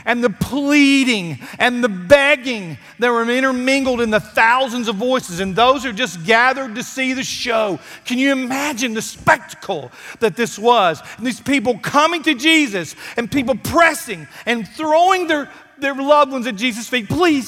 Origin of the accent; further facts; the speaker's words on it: Alabama, United States; I'm from Alabama.